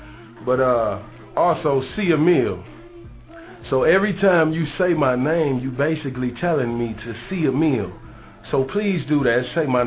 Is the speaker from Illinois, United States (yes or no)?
yes; Kankakee, Illinois, United States; That's a long story, but yes, I'm from Kankakee, Illinois, which was on David Letterman's show, and he called it the worst place to live in America.